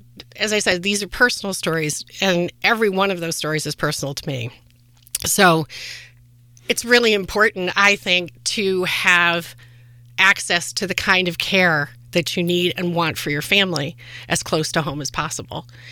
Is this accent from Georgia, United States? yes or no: no; Rochester, New York, United States; And I'm originally from Rochester. I was born in Rochester. My family, extended family, aunts, uncles, cousins, were always here.